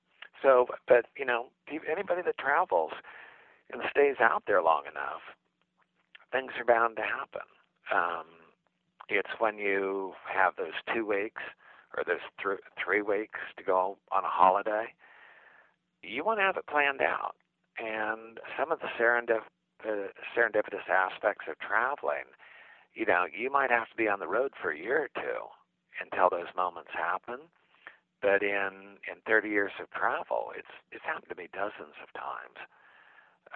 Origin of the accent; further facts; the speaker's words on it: California, United States; I grew up in the Bay Area